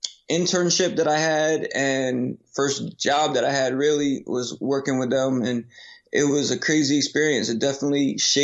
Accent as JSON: {"language": "English", "region": "Delaware", "country": "United States", "said": "I'm coming from Delaware. That's where I'm originally from. So I'd never seen anything like this. I had no family in the entertainment industry."}